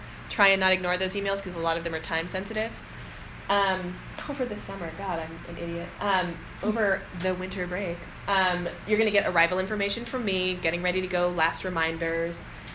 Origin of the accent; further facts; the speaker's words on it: Maine, United States; My example is I'm from Maine and I bring like little stonewalled blueberry jellies because blueberries are a thing